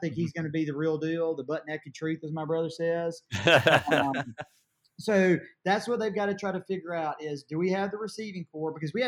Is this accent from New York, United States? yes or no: no; Alabama, United States; look, we're from Alabama. It's hot. It's muggy. Like, I'm proud Southerner that I can deal with the heat.